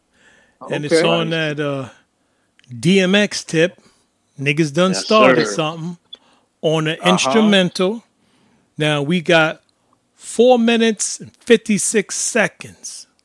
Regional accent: Brooklyn, New York, United States; But I grew up in Bed-Stuy, Brooklyn, right?

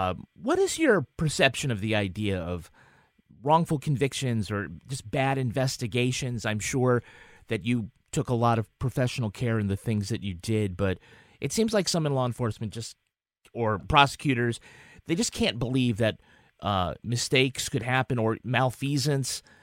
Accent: New Hampshire, United States; I asked because, of course, I'm from New Hampshire

